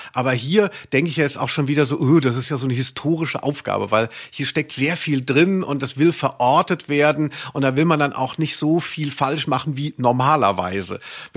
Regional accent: Hesse, Germany; aus meiner Heimat Südhessen

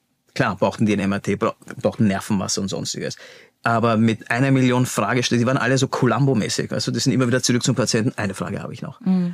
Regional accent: Vienna, Austria; first language German; ich bin ja in Wien aufgewachsen, für mich ist Deutsch Muttersprache.

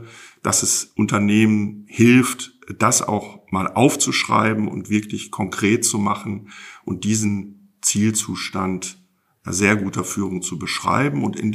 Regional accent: Essen, North Rhine-Westphalia, Germany; ich bin 58 Jahre alt, geboren und aufgewachsen bin ich in Essen, wohne da auch noch mit meiner Frau

